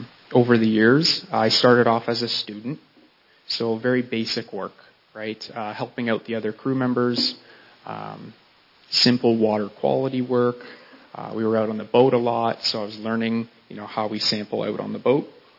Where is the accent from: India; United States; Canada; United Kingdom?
Canada; Uxbridge, Ontario; I grew up in Uxbridge, Ontario, with my parents and my brother, doing lots of sports and swimming and all sorts of activities.